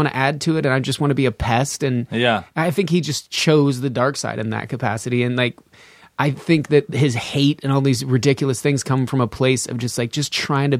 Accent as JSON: {"language": "English", "town": "Sparks", "region": "Nevada", "country": "United States", "tie": "born or raised there", "also_born_or_lived": "Reno", "said": "I was born in St. Mary's Hospital. I spent my first 3 years on a ranch like 50 miles north of Reno. So I don't remember much of that. And then I kind of... we lived in Sparks for a little bit"}